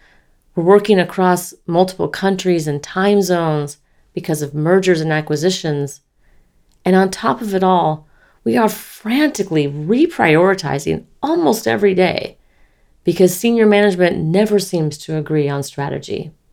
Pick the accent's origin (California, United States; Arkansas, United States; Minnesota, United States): California, United States; I grew up in California and it didn't snow in my hometown.